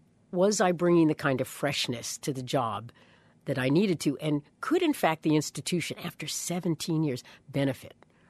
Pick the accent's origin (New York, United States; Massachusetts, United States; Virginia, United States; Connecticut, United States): New York, United States; So I was concerned about that when I came back to the East Coast, but I'm a New Yorker.